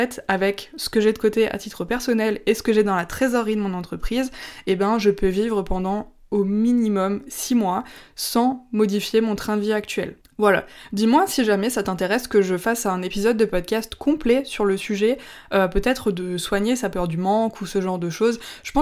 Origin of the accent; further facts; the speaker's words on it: Grand Est, France; mais on vient d'Alsace. Donc en Alsace, on n'a pas trop la mer.